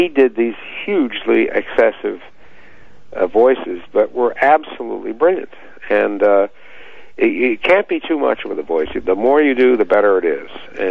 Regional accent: Brooklyn, New York, United States; No, I grew up in Brooklyn.

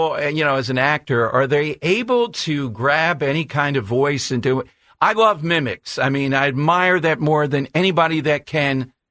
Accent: Philadelphia, Pennsylvania, United States; accent: Philadelphia; Is it that different than what I've grown up with, all my the Philadelphia accent, which we know?

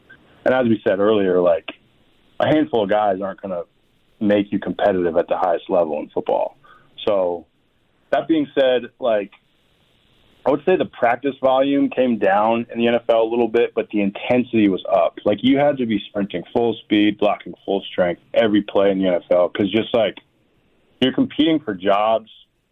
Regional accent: Connecticut, United States; You know, I grew up in Connecticut where we rooted for the Patriots

